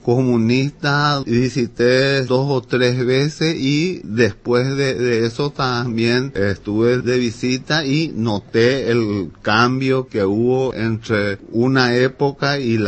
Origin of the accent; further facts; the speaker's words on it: Paraguay; born there; Yo nací ya acá en el Paraguay en mayo del año 48.